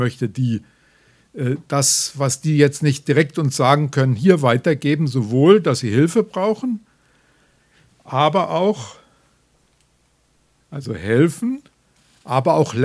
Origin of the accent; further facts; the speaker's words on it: Hesse, Germany; Ich komme aus Nordhessen, gar nicht so furchtbar weit von hier.